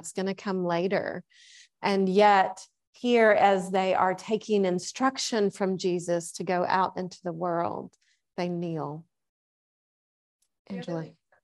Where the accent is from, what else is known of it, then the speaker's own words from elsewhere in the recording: Arkansas, United States; I'm from Arkansas. They look like ducks to me.